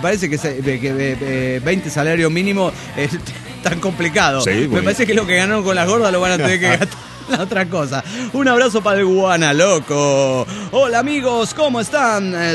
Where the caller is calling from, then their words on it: Olavarría, Buenos Aires Province, Argentina; En Argentina, ¿cómo están? Es la primera vez que les escribo, pero los escucho hace bastante tiempo.